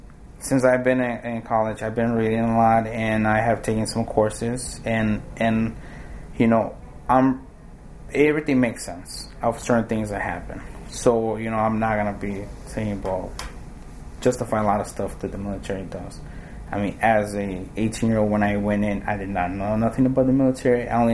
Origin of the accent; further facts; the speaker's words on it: Chicago, Illinois, United States; I grew up in Chicago here. So that's why I came back. I was in California.